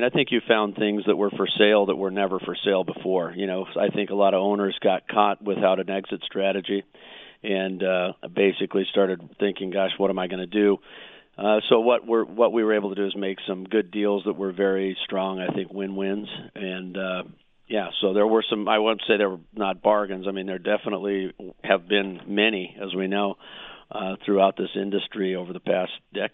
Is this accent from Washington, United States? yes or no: no; Phoenix, Arizona, United States; Well, I'm a native of the Valley of Phoenix, and I grew up in Phoenix.